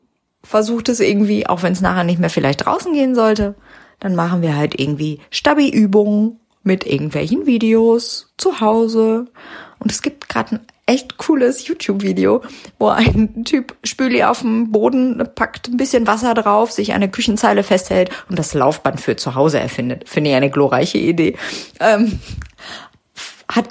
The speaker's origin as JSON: {"language": "German", "town": "Essen", "region": "North Rhine-Westphalia", "country": "Germany", "said": "Ich komme ja aus Essen"}